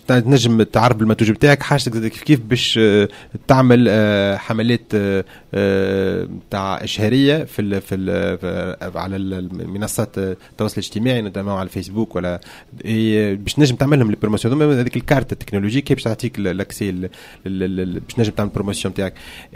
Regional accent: Tunisia; Et là, chez nous, en Tunisie, il y a la fameuse carte technologique pour les startups

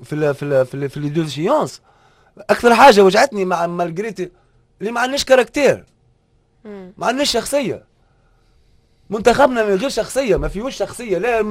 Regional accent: Tunisia; واني تونسي،

